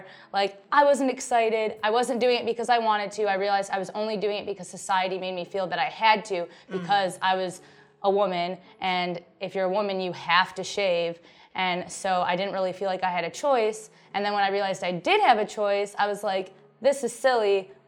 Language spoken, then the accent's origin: English; Michigan, United States; I'm originally from Michigan, so it was winter in Michigan